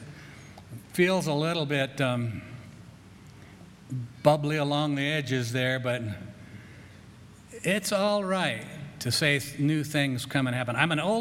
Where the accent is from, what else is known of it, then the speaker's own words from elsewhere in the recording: Grand Junction, Colorado, United States; I grew up in Grand Junction. We bought a house that, Victorian house with some property